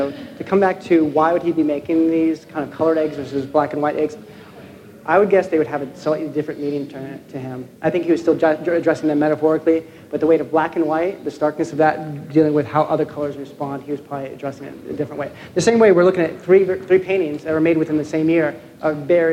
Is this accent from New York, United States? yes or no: no; Los Angeles, California, United States; it started raining a lot here, and I'm from Los Angeles, it doesn't rain a lot